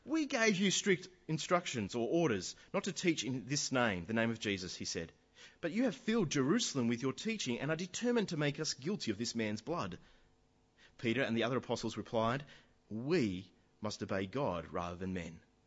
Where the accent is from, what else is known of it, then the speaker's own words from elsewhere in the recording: Sydney, New South Wales, Australia; Now, I grew up in Sydney, and I grew up with rugby league.